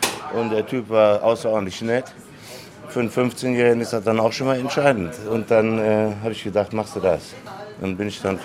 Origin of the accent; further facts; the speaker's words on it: North Rhine-Westphalia, Germany; Ich bin auf dem Land groß geworden, im Siebengebirge.